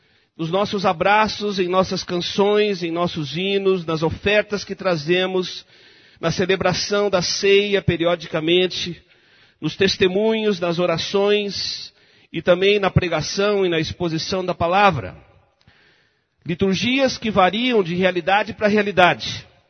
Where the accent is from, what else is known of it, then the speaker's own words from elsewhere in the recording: Limeira, São Paulo, Brazil; Eu fui criado em Limeira, no interior, pertinho de Coreto, ouvindo as bandas.